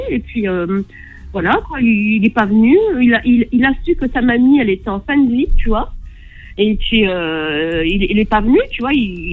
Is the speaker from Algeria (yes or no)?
no; Gennevilliers, Île-de-France, France; also born or lived in Clichy; Enfin, je suis née à Clichy, mais je suis Gennevilliers.